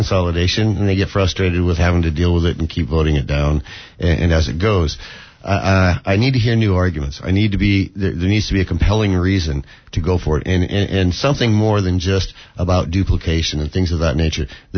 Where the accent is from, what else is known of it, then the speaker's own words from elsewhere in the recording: Iowa, United States; I grew up in Iowa, 99 counties in that little bitty state, and all of the county seats, everyone functioned really quite well.